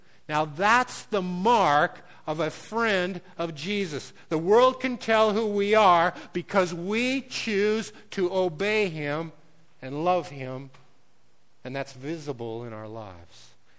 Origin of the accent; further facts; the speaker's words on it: Minnesota, United States; Well, where are you from? And we're from Minnesota, and blah, blah, blah.